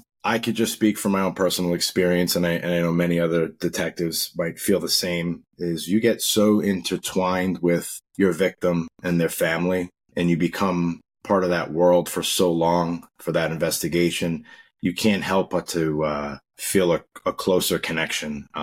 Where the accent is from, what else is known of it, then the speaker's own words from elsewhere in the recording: Long Island, New York, United States; also born or lived in Rego Park, Queens; I grew up in Long Island, New York. Started out as a baby in Rego Park, Queens. And my family moved out to Long Island when I was very young. So most of my major part of my life was in Long Island.